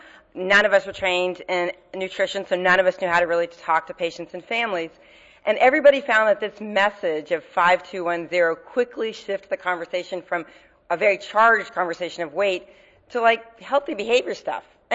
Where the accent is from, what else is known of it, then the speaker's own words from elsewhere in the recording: Maine, United States; I'm from Maine. I do not know where the hell I am.